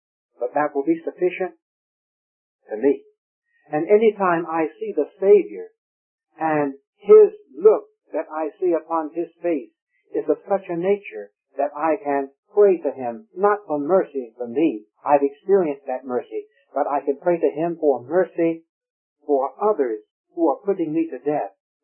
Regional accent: Raleigh, North Carolina, United States; now in Goldsboro, United States; I was born and brought up in Raleigh, North Carolina. Right now, I live in Goldsboro.

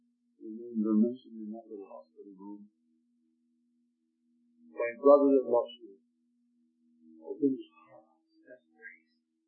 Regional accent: Canada; born there; I'm not a Canadian anymore, but I was born one, and I guess that's maybe good enough.

